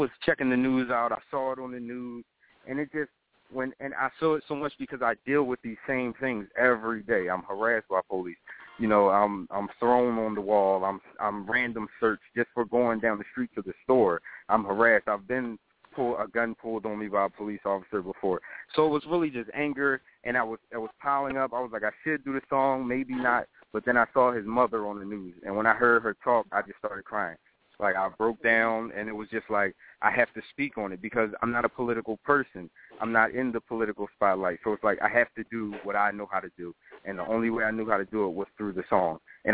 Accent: Philadelphia, Pennsylvania, United States; also born or lived in California; now in Atlanta, United States; I'm in Atlanta right now. I'm from Philadelphia, so I know it from that standpoint. I've lived in California, so I've been around.

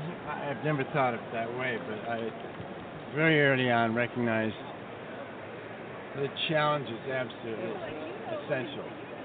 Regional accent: Detroit, Michigan, United States; born or raised there

